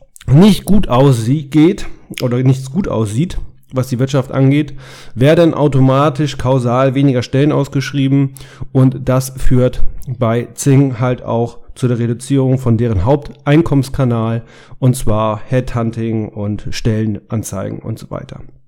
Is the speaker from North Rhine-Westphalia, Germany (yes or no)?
no; Hamburg, Germany; gute Nachrichten aus Hamburg. Meine Heimatstadt